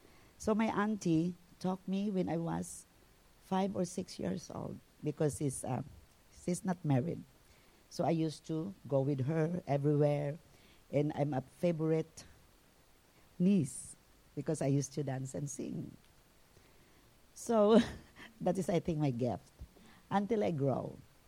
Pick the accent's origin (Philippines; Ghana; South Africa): Philippines; English is a second language; I'm a Filipina. Way back home in the Philippines, we are a devoted Catholic faith.